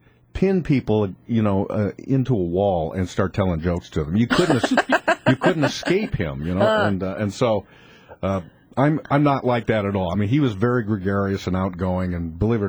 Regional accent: Bend, Oregon, United States; I am. But from Central Oregon.

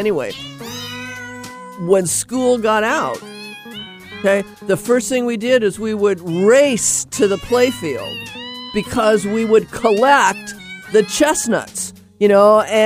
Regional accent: Laurelhurst, United States; I grew up in Laurelhurst, and I went to Laurelhurst Elementary School, and it's right across the street from the Laurelhurst playfield.

